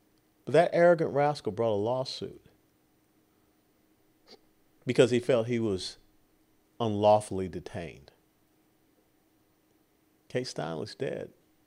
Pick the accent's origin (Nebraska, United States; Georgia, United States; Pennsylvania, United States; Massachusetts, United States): Georgia, United States; You know, I was born and raised in Georgia. I know Athens, Georgia, very much so.